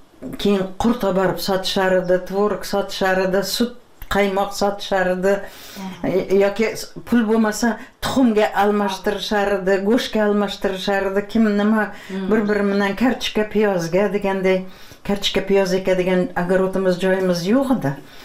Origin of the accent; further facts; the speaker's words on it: Piskent, Tashkent Region, Uzbekistan; Men shu yerlarda tug'ilganman-da. Eshik deraza bo'lmagan. Piskentda, ha, garnak degan yer bor edi, leshoz degan.